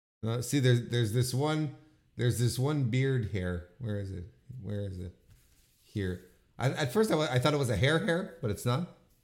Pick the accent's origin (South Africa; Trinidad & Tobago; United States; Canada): Canada; Quebec City, Quebec; the March 27, 2024 edition that hailed from my hometown of Quebec City and at the Videotron Center, or as the locals will say, Le Centre Videotron.